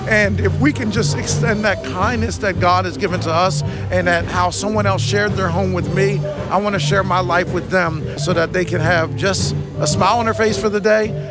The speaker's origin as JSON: {"language": "English", "town": "Philadelphia", "region": "Pennsylvania", "country": "United States", "tie": "born there", "said": "I was born in Tasker Projects in South Philadelphia. My mom died when I was 5. I wound up in an orphanage and grew up in foster care."}